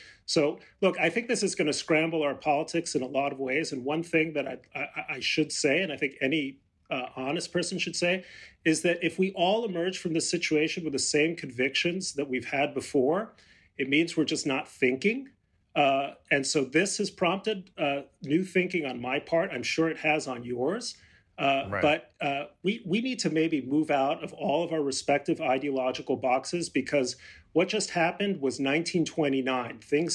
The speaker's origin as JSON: {"language": "English", "region": "Mexico City", "country": "Mexico", "tie": "born or raised there", "said": "I grew up in Mexico City, where the environment is pretty horrible"}